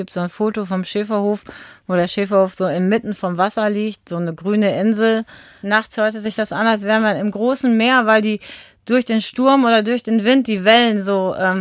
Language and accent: German; Barkhausen, Lower Saxony, Germany; Ich komme aus Barkhausen, das ist im Kreis Bad Essen.